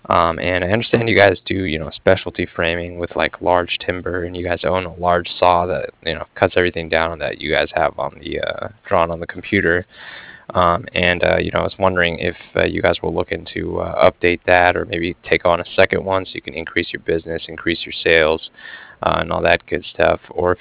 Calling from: Cardiff, Wales, United Kingdom; I was calling from Cardiff, and I was calling regarding some financing that was done with GE Commercial.

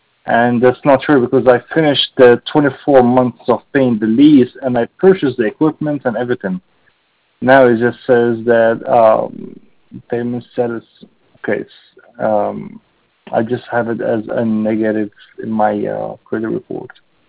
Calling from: Austin, Texas, United States; also born or lived in Houston; I'm calling you from Houston, Texas. I mean, from Austin, I'm sorry. I used to live in Houston, moved to Austin myself.

